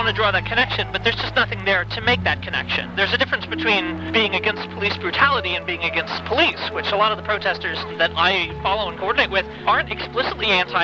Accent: Providence, Rhode Island, United States; now in New York City, United States; I came here from Providence, Rhode Island.

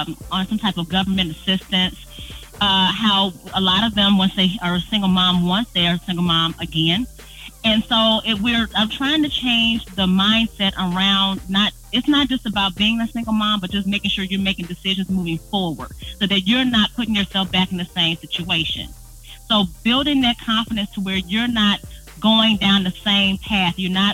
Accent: Chicago, Illinois, United States; I'm from Chicago

